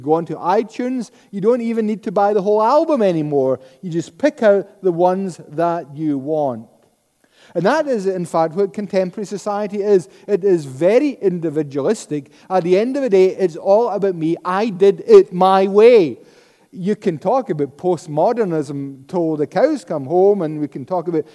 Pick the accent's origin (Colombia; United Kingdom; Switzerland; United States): United Kingdom; Paisley, Scotland; Perversely, maybe it was because I was brought up in Paisley